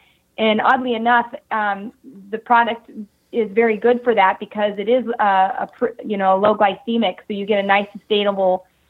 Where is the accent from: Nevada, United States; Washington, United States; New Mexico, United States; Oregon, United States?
Nevada, United States; Reno; I'm in Reno, Nevada. So we've got the Sierras in our back door.